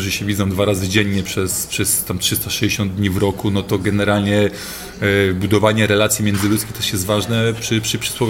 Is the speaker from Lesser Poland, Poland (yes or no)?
no; Bydgoszcz, Kuyavian-Pomeranian Voivodeship, Poland; moved away as an adult; now in Gdynia, Poland; Wyjechałem w 97 roku, także czuję się gdynianinem, a nie bydgoszczaninem, prawda? W Bydgoszczy się urodziłem